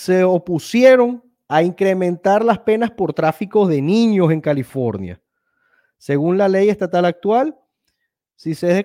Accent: Venezuela; Como venezolano que soy, ¿no?

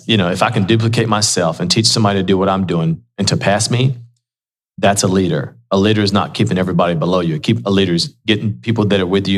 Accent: United States; born there; That's true. I was born in the United States. I can't feel guilty because of that.

